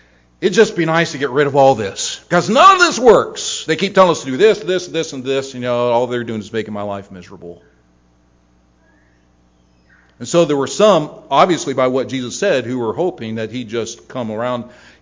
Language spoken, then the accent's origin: English; United States; And it makes total sense because as an American, I'm fed up with it all.